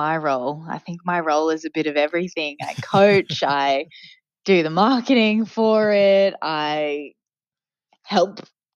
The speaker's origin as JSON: {"language": "English", "region": "Queensland", "country": "Australia", "said": "But you know, even despite the fact that I'm a Queenslander"}